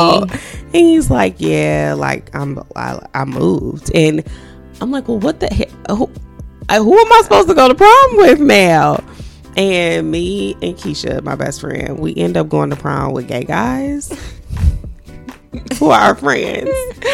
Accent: Gary, Indiana, United States; I'm from Gary. We didn't have any money.

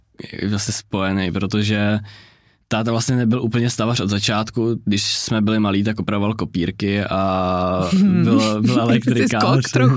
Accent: Karlovy Vary, Karlovy Vary Region, Czechia; born or raised there; also born or lived in Ústí nad Labem / Teplice

